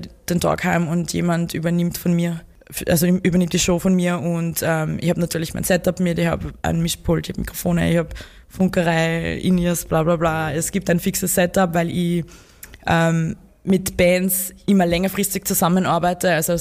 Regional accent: Upper Austria, Austria; also ich bin aus Oberösterreich.

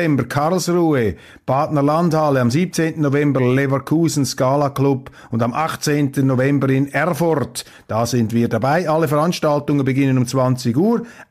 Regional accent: Switzerland; bin ja selber 25% Deutscher und als Schweizer, Entschuldigung, interessieren wir uns für das, was jenseits unserer Landesgrenzen besteht.

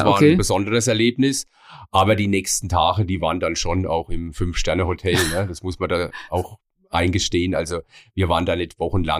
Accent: Anshausen, Bavaria, Germany; now in Reiterswiesen, Germany; Natürlich, Anshausen, als gebürtiger Anshäuser, der da auch Fußball gespielt hat in der Jugend.

